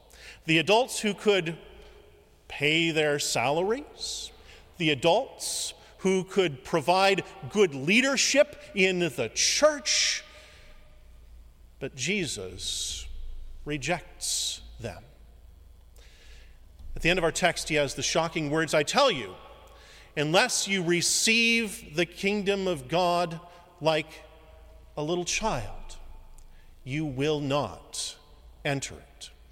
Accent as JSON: {"language": "English", "town": "Versailles", "region": "Missouri", "country": "United States", "tie": "born or raised there", "said": "Well, I grew up near Versailles, Missouri."}